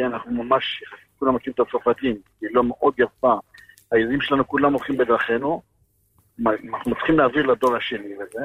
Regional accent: France; Hebrew is a second language; אנחנו צרפתים ברמה, זה לא רמה שלנו

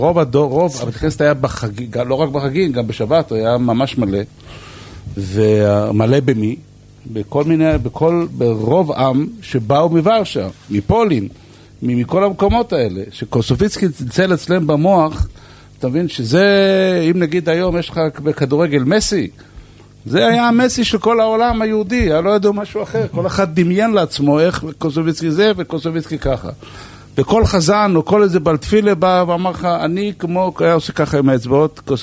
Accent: Herzliya, Tel Aviv District, Israel; זאת אומרת, אני גדלתי בהרצליה.

